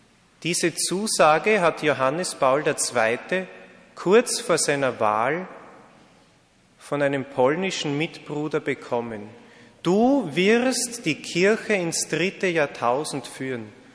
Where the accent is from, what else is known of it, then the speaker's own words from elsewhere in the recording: Austria; accent: Austrian; ich hoffe, dass Sie auch meinen österreichischen Akzent gut verstehen können.